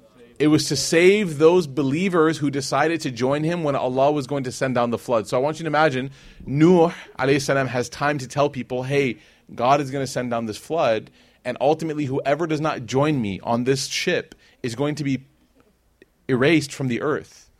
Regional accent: Chicago, Illinois, United States; So you're seeing now, like, guys, I grew up in Chicago. Like, I grew up with this, right?

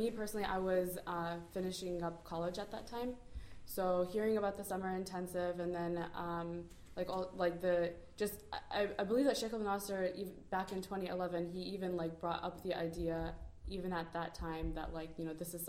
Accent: Columbus, Ohio, United States; moved away; I'm from Columbus, Ohio, so, like, moving away to, all the way to Dallas, Texas, like, it was important that, like, my family was really on board with it as well.

